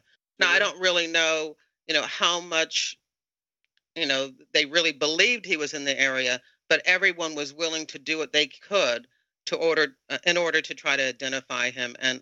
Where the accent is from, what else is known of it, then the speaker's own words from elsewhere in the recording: Virginia, United States; I'm from the Tidewater area